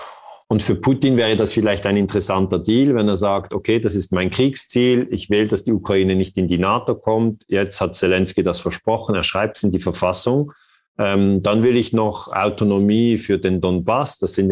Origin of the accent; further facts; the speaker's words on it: Switzerland; Ja, also die Schweiz ist ja eigentlich in der gleichen Lage wie Deutschland und Österreich.